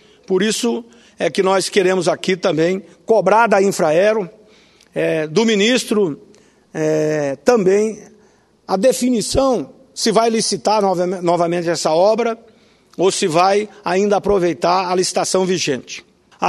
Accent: Rondonópolis, Mato Grosso, Brazil; na minha cidade natal, em Rondonópolis

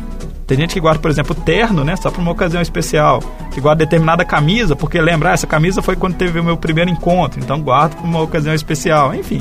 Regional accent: São João del Rei, Minas Gerais, Brazil; Em São João del Rei, por exemplo, né, minha terra lá em Minas Gerais

